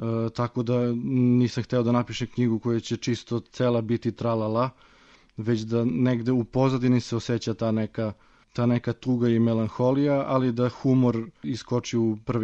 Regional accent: Southern and Eastern Serbia, Serbia; accent: Leskovac dialect; first language Leskovac dialect; ja pišem na inostranom jeziku, a to je ovaj književni srpski, a moj prvi jezik je leskovački.

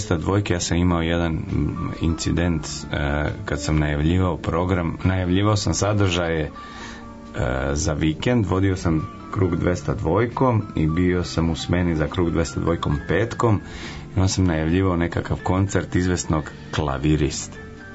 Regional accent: Požega, Zlatibor District, Serbia; Nisam Beograđanin i za nas koji smo živjeli izvan glavnog grada, ja sam odrastao u Požegi

